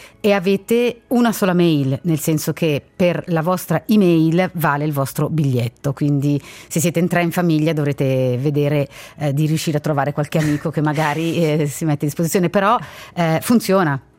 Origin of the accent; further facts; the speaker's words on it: Ticino, Switzerland; noi ticinesi